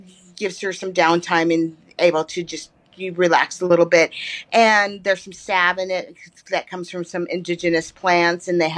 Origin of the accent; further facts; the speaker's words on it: Montana, United States; I was born in Omaha, Nebraska, but have been in Montana ever since then. I was kind of accidental born in Nebraska.